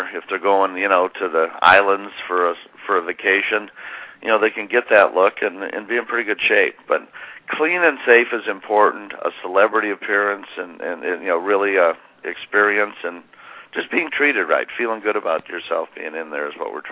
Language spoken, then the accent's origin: English; Indiana, United States; We're both Hoosiers. We're from Indiana.